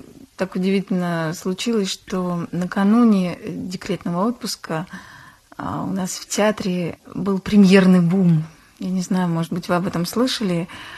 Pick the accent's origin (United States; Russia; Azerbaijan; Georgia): Georgia; accent: Georgian; у меня был серьезный недостаток – грузинский акцент. Ну, я выросла в Грузии, конечно.